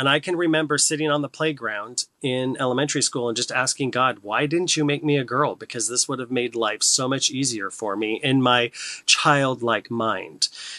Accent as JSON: {"language": "English", "town": "Port Orchard", "region": "Washington", "country": "United States", "tie": "born or raised there", "said": "So I was born and raised in Port Orchard, Washington, which, for those of you who don't know, it's across the Puget Sound from Seattle."}